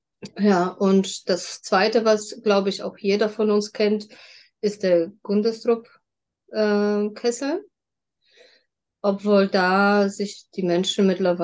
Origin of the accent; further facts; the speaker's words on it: Poland; now in Frankfurt, Germany; ich komme aus Frankfurt, bin 44 Jahre alt, komme ursprünglich aus Polen